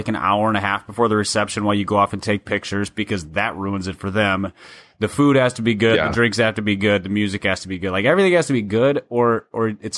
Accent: Minnesota, United States; I know growing up in Minnesota, it just wasn't a big deal.

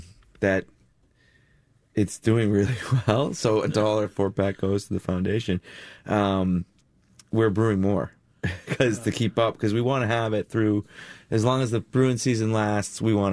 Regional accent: Shrewsbury, Massachusetts, United States; Well, I'm from the Worcester area. I grew up in Shrewsbury

